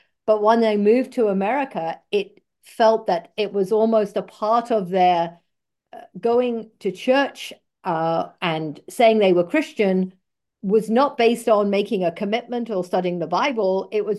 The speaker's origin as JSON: {"language": "English", "region": "England", "country": "United Kingdom", "tie": "born or raised there", "lives_now": "United States", "said": "Whereas if growing up in England at some point, the Queen, or now it's the King, was the head of the Church of England."}